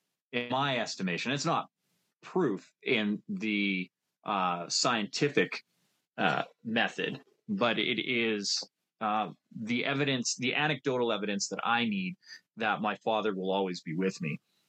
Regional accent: Alberta, Canada; But I'm from Alberta. Snow don't scare me none.

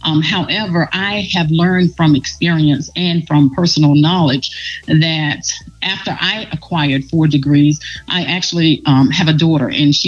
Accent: Milwaukee, North Carolina, United States; I grew up in Milwaukee, North Carolina, eastern part of North Carolina, very rural, also very humbling beginnings.

